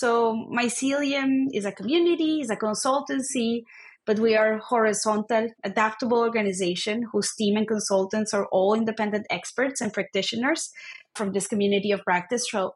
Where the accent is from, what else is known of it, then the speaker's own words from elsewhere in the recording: Venezuela; English is a second language; So I was born and raised in Venezuela to immigrant parents from Eastern Europe and Lebanon via Chile.